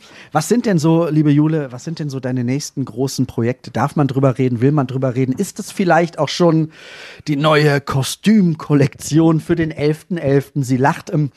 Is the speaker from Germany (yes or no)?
yes; Rhineland, Germany; Ich komme aus dem Rheinland, ich mag Karneval gerne, kölsche Musik.